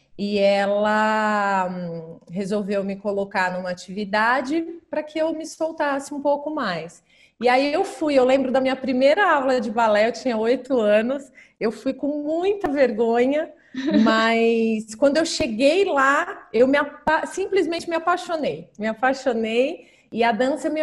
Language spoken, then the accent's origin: Portuguese; São Paulo, Brazil; Eu sou do interior de São Paulo.